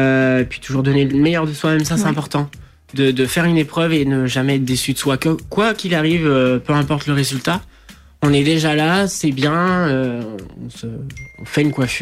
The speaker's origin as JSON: {"language": "French", "country": "France", "tie": "born or raised there", "also_born_or_lived": "Guarda, Portugal", "second_language": "French", "said": "Alors, c'est vrai que quand je suis arrivé à 5 ans, je parlais pas du tout français"}